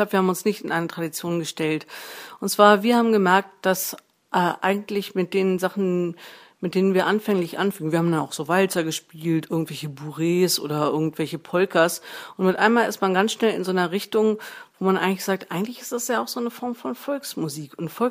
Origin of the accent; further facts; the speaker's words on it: West Berlin, Berlin, Germany; Ich komme ursprünglich aus West-Berlin